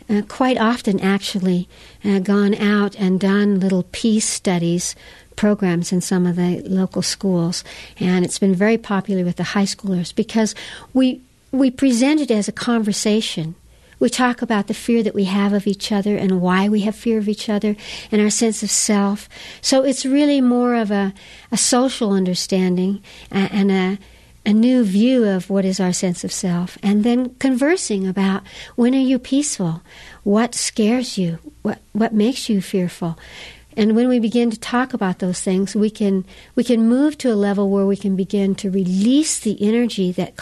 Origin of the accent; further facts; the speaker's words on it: New Mexico, United States; when I say I'm from New Mexico, people say, ah, the birthplace of the bomb